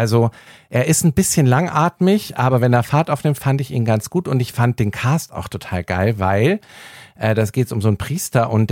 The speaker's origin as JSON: {"language": "German", "region": "Bavaria", "country": "Germany", "said": "Ja, aber es ist ja, wie man bei uns in Bayern sagt"}